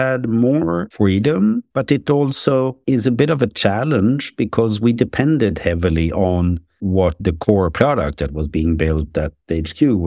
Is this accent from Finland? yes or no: no; Sweden; English is a second language; also born or lived in Germany; now in San Francisco, United States; Chief Technology Officer at User Testing, born and raised in Sweden, spent about half of my life in Europe between Sweden and Germany, and half of my life in the US, in San Francisco, California.